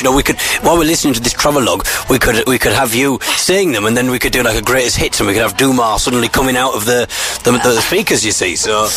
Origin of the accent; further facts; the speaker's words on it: Hartlepool, North East England, United Kingdom; well, I come from Hartlepool